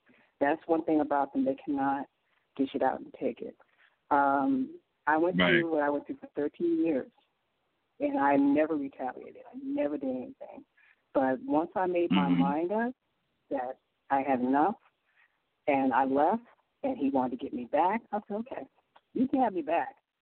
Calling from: Illinois, United States; I'm calling from Illinois.

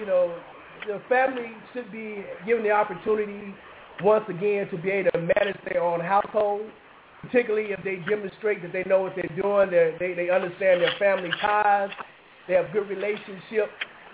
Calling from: Houston, Texas, United States; I'm calling from Houston, Texas.

